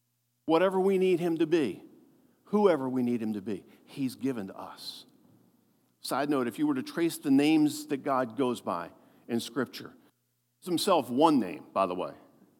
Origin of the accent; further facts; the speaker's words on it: Baltimore, Maryland, United States; I know that's poor English, but I'm from Baltimore.